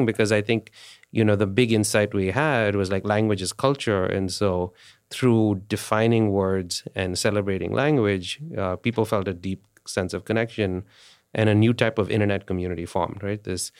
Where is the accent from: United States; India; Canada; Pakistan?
India; So, you know, India, I grew up in India.